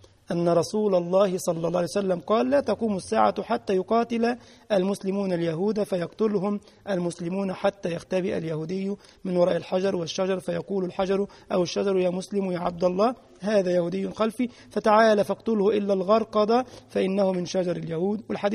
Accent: Egypt; بس في لحوم عندنا في مصر، لحوم تاكل تاكل تاكل.

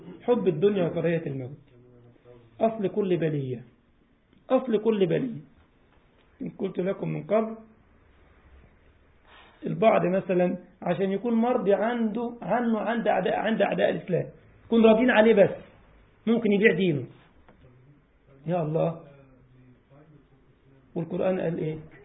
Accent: Egypt; كان في طفل عندنا في مصر

